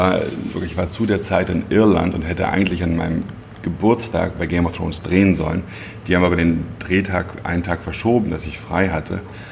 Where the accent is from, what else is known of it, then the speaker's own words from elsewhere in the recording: Berlin, Germany; Ich sehe, Berlin ist meine Heimat und meine Basis nach wie vor.